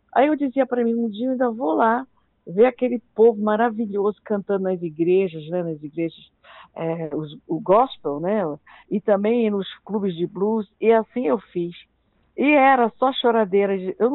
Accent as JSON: {"language": "Portuguese", "region": "Amazon", "country": "Brazil", "said": "como eu sou da Amazônia, né"}